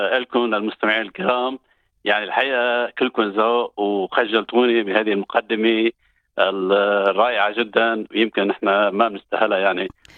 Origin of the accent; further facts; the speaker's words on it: Marjayoun, Nabatieh Governorate, Lebanon; now in Australia; اولا انا من لبنان من منطقه مرج عيون